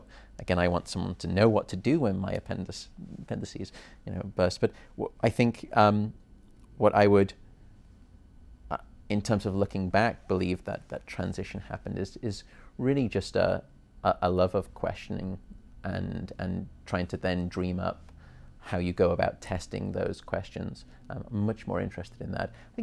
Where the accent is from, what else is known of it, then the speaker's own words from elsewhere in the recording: Liverpool, North West England, United Kingdom; also born or lived in Chester; So I grew up, I was in Liverpool for the first 11 years of my life, then moved to a town outside of there called Chester. And then with education all over England